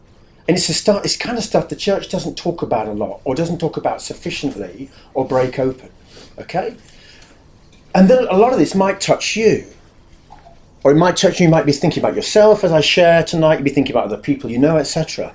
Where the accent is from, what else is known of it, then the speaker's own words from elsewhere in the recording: England, United Kingdom; We have a bit of an issue as English people and a lot across the Western world.